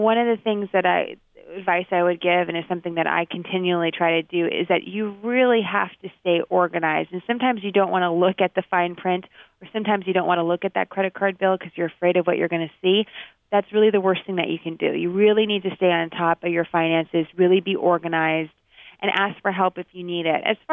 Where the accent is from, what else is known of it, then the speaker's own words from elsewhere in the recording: San Francisco, California, United States; I know growing up in San Francisco, Wall Street seemed really far away.